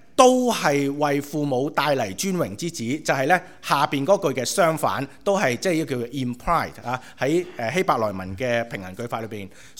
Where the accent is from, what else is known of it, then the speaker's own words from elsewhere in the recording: China; 咁我哋都系中国人咧，都系差唔多咁样嘅文化底下